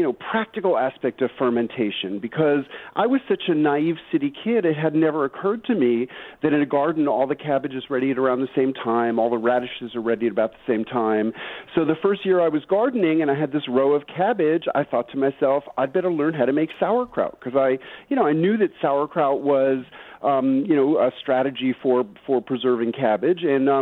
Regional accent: New York City, New York, United States; I grew up in New York City, and I loved pickles.

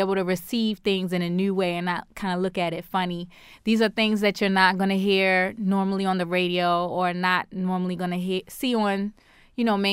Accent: Baltimore, Maryland, United States; They're like, where are you from? Baltimore. They're like, what's that?

